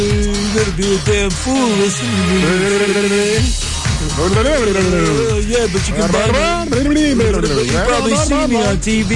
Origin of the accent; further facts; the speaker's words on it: Beaver, United States; they claim to be from Beaver. I'm from Beaver.